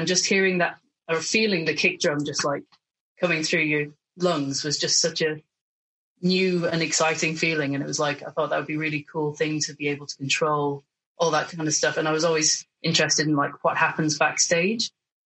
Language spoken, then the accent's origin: English; Ireland; I grew up in Ireland